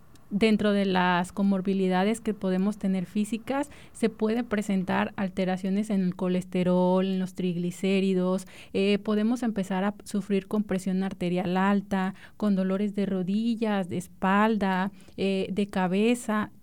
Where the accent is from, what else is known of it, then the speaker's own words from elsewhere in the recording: Mexico; pues nosotros como mexicanos, por el simple hecho de ser mexicanos